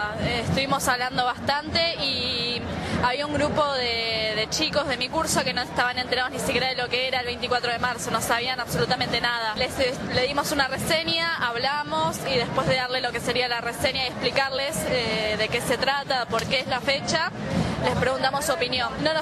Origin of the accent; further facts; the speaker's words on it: Avellaneda, Buenos Aires Province, Argentina; tengo 15 años y soy de Avellaneda.